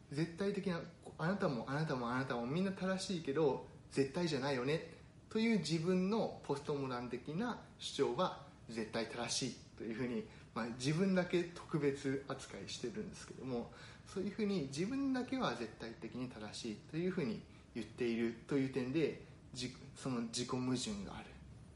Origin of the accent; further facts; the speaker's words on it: Kyoto, Japan; 私自身は京都で育ったんですけれども